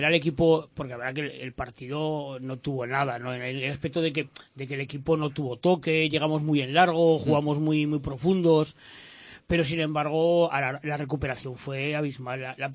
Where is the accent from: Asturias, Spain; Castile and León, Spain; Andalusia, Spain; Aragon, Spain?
Aragon, Spain; Belchite; por la tarde me fui a mi pueblo a Belchite, a ver el Belchite ganar al Almudévar 2-1